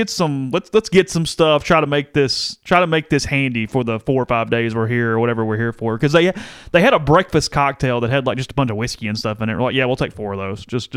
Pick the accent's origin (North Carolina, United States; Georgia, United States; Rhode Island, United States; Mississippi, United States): Mississippi, United States; hey, we're from Mississippi, but we're not from that Mississippi.